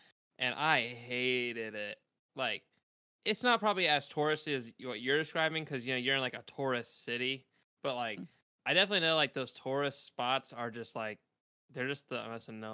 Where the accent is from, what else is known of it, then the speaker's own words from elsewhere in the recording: Texas, United States; I'm from Texas.